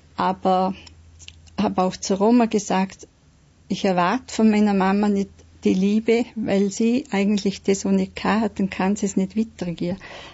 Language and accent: German; Götzis, Vorarlberg, Austria; also born or lived in Haag; Ich bin in Haag geboren und war ein lediges Kind und bin an den Pflegeplatz gekommen nach Götzis.